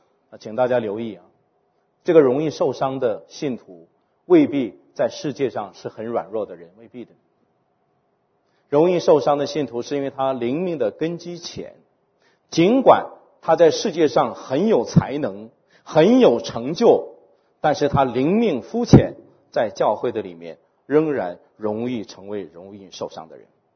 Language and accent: Chinese; China; 我们中国人很多这种的成语叫做见财眼开，是吧？